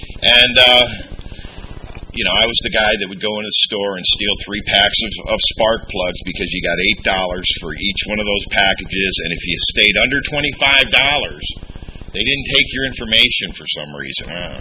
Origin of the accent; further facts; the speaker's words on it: St. Louis, Missouri, United States; And what it was like was, I'm not from here. I'm from St. Louis. I come from a long line of alcoholic men.